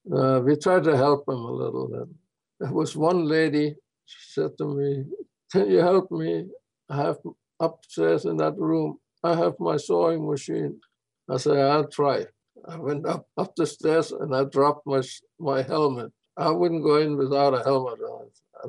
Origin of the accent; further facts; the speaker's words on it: Kunzendorf, Germany; born there; English is a second language; I was born in Germany in 1927 in Kunzendorf, a village of 4,500 people in the eastern part of Germany. That part was given to Poland after the war.